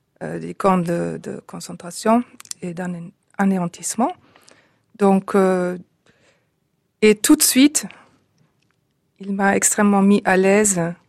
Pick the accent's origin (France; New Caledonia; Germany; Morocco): Germany; c'est un peu l'ironie de l'histoire que moi, en tant qu'Allemande